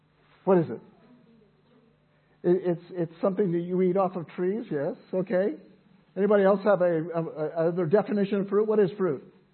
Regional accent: Fresno, California, United States; I grew up in Fresno, California. It's a grapevine area. It's vineyard area all around there.

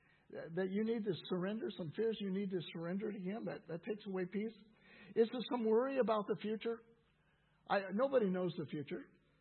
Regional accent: California, United States; I grew up in California, and there's a mansion called the Winchester Mansion near San Jose.

